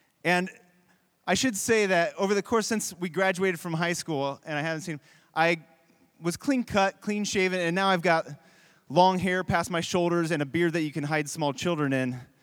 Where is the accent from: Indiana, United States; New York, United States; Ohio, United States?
Indiana, United States; He was wearing a Notre Dame hat, and we're from Indiana